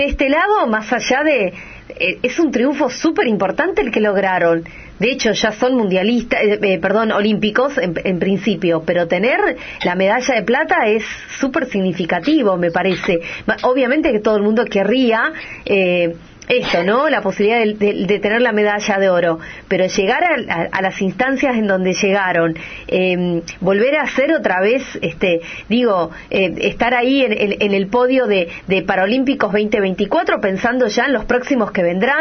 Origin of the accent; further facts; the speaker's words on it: Chaco, Argentina; orgullosamente decir que soy chaqueña